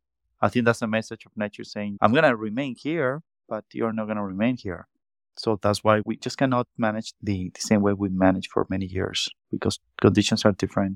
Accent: Chihuahua City, Chihuahua, Mexico; Yeah, I was born in Chihuahua City, which is, I would say, part of the desert.

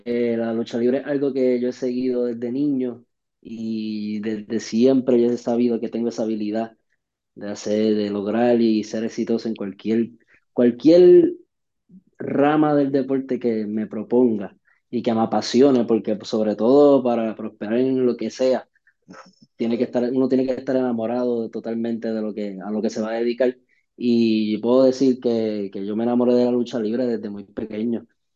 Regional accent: Arroyo, Puerto Rico; now in Ponce, Puerto Rico; la primera vez fue yo de niño allá en el pueblo, en mi pueblo, en Arroyo, en una cancha cerquita de donde, ¿verdad? Donde vivo, donde crecí y donde vivía, ¿verdad? Porque actualmente estoy en Ponce

